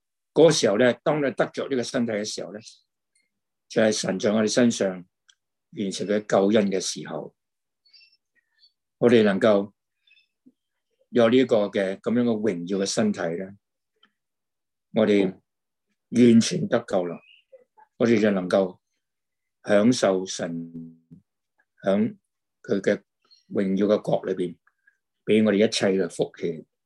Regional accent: China; 那么我们中国人呢，以前呢同埋呢段時間咧，都好多嘅廟啦嚇

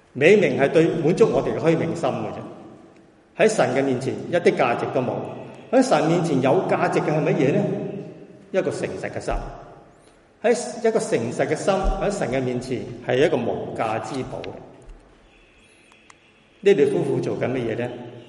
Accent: Hong Kong; 我是香港來的，香港人有句俗語

